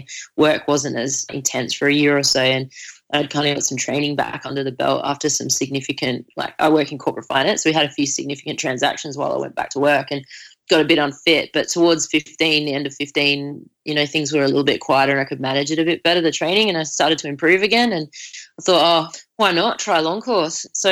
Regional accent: Adelaide, South Australia, Australia; I remember watching a race live down at a beach near my house in my hometown of Adelaide

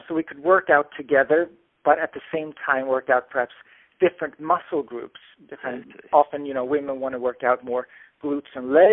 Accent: Sweden; we were traveling because I'm originally from Sweden and she's from, San Francisco

